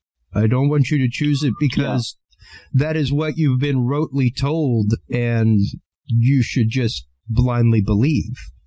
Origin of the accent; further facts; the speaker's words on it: Texas, United States; Come on. I'm from Texas.